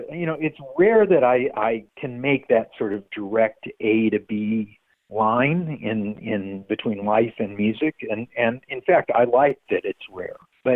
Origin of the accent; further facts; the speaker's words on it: Missouri, United States; Where I grew up in Missouri, the first 5 years of my life, my bedroom was literally 5 yards or maybe 10 yards from the Missouri Pacific Railroad track.